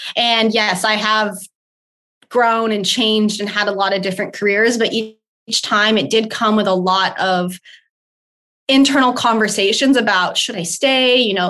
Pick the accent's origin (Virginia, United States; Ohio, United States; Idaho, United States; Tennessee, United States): Idaho, United States; also born or lived in New Orleans; I grew up in Idaho. So we moved to Idaho when I was a baby. So I didn't spend much. My brother had got to have his childhood in New Orleans.